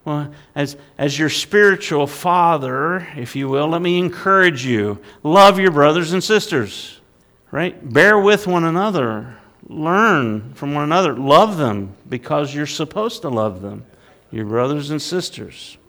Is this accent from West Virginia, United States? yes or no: yes; West Virginia, United States; Going back in time, I'm from West Virginia.